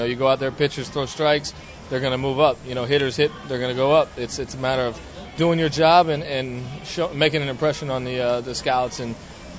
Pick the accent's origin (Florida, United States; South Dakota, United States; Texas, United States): Florida, United States; Dunedin; that's my hometown, Dunedin, so it was cool to be playing at home.